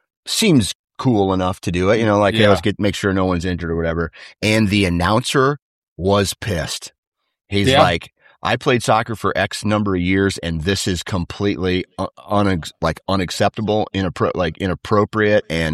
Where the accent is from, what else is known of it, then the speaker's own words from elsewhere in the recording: United States; Mostly because I'm American